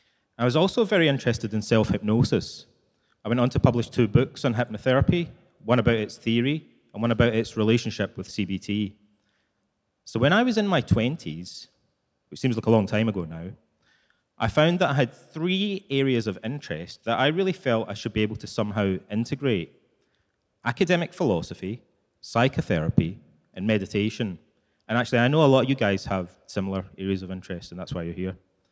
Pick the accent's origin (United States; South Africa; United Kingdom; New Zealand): United Kingdom; And being British, I had to really resist the urge to give a sarcastic response.